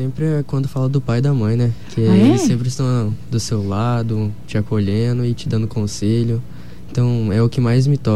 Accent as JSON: {"language": "Portuguese", "town": "Dourados", "region": "Mato Grosso do Sul", "country": "Brazil", "said": "Sou de Dourados mesmo."}